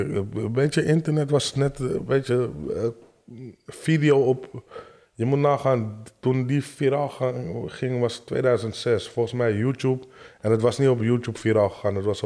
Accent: Amsterdam, North Holland, Netherlands; En ik kwam van Amsterdam, allemaal Rotterdammers.

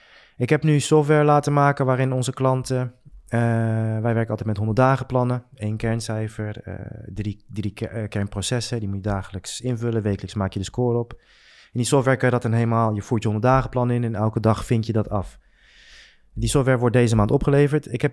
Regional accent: Netherlands; er zijn 7 verschuivingen die wij als Nederlanders in het Westen in ieder geval hebben gemaakt de afgelopen jaren

